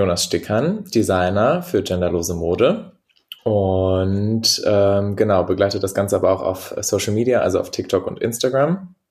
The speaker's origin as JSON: {"language": "German", "town": "Ratingen", "region": "North Rhine-Westphalia", "country": "Germany", "tie": "born or raised there", "also_born_or_lived": "Berlin", "said": "Ich komme gebürtig aus Berlin und dann ist meine ganze Family nach Ratingen bei Düsseldorf gezogen."}